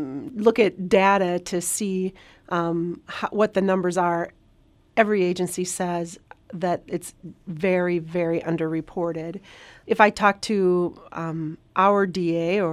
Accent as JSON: {"language": "English", "town": "La Crosse", "region": "Wisconsin", "country": "United States", "said": "she's from Milwaukee, I'm from La Crosse. We're from opposite sides of the state."}